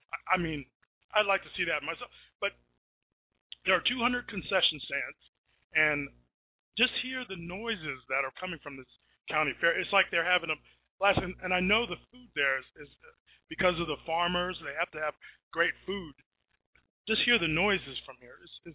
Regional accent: Virginia, United States; And I'm going to mention Virginia since I am from Virginia.

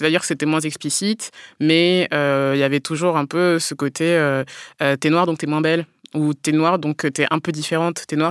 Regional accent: Orléans, Centre-Val de Loire, France; born there; Bah, je suis née à Orléans

